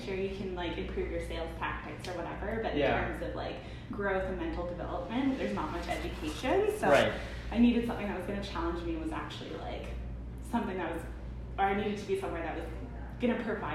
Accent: Vancouver, British Columbia, Canada; So, born and raised in East Van.

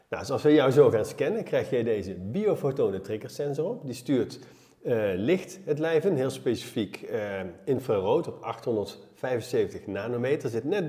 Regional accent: Nuenen, North Brabant, Netherlands; Nou, ik kom uit Nuenen, oorspronkelijk bij Eindhoven, Brabant, net als jij.

